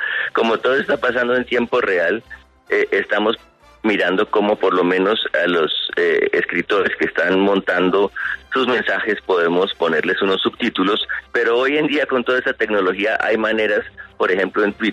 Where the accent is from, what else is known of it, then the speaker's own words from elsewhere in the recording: Colombia; a nosotros como colombianos nos conmueve mucho, porque nosotros también tuvimos una guerra tremenda